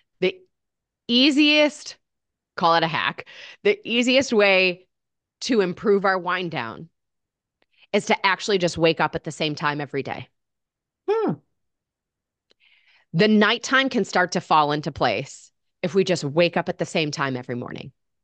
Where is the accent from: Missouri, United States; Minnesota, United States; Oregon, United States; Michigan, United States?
Michigan, United States; because I grew up in Michigan where it's just gray all winter.